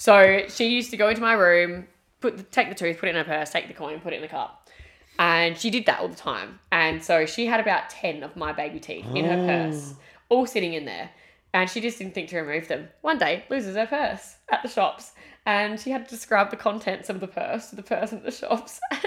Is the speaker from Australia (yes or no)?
yes; Port Pirie, South Australia, Australia; also born or lived in Adelaide; I remember we moved from Port Pirie to Adelaide and the time that we moved was this real transitional time at Christmas and we didn't have a house yet. So we were staying at my grandma and grandpa's house.